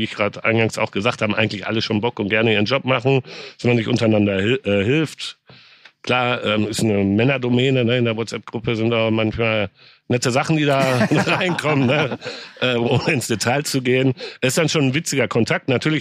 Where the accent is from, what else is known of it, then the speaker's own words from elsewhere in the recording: Dortmund, North Rhine-Westphalia, Germany; Ich bin Dortmunder.